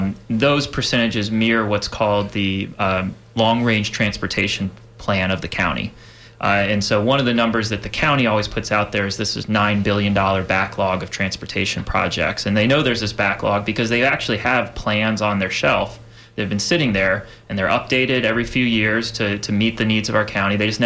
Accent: Tampa, Florida, United States; I grew up here. I grew up in the Carrollwood area.

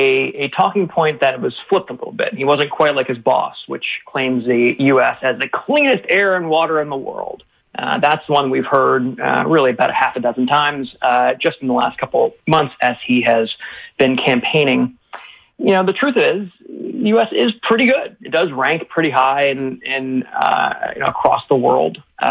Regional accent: North Carolina, United States; I grew up in North Carolina, and coal ash is a huge issue in North Carolina

